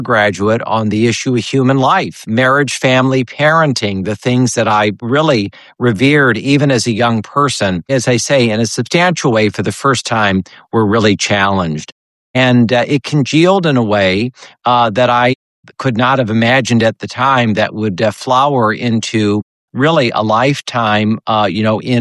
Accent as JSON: {"language": "English", "town": "Fort Wayne", "region": "Indiana", "country": "United States", "tie": "born or raised there", "said": "And even though I had been educated in public schools in Fort Wayne, Indiana, my hometown, I never really experienced enormous challenges to my faith or to my worldview."}